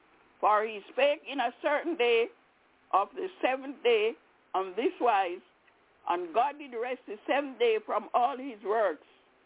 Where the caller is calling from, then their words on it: Albany, New York, United States; I'm calling from Albany in upstate New York.